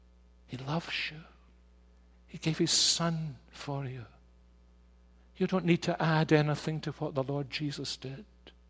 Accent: Scotland, United Kingdom; I don't think it's just being Scottish. I hate being in debt.

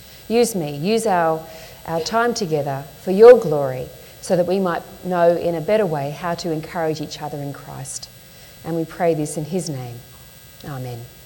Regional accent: Sydney, New South Wales, Australia; So I come from Sydney. I live in Sydney.

